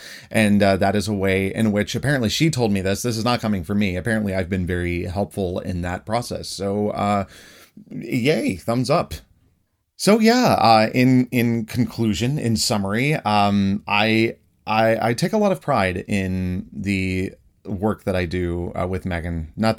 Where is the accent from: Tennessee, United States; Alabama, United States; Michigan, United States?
Tennessee, United States; I'm from Tennessee. I'm used to the heat